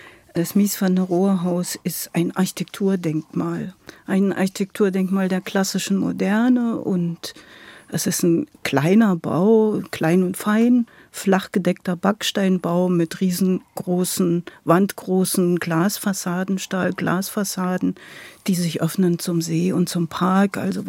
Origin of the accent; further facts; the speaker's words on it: Bautzen, Saxony, Germany; Ich wurde in Bautzen geboren. Ich sozusagen komme aus der Lausitz. Meine große Familie, das sind alles Sorben. Und das ist sozusagen so eine slawische, westslawische Sprache, mit ein Volk mit einer eigenen Kultur